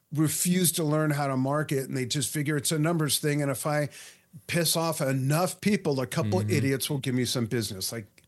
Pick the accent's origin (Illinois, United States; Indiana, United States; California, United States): California, United States; Los Angeles; also born or lived in Las Vegas; We were living in Las Vegas. I went there by way of growing up in Los Angeles.